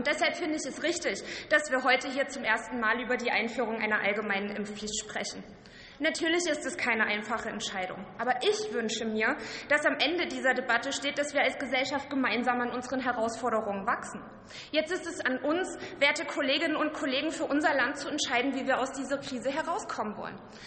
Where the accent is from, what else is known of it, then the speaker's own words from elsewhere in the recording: Saxony, Germany; Ich komme aus Sachsen.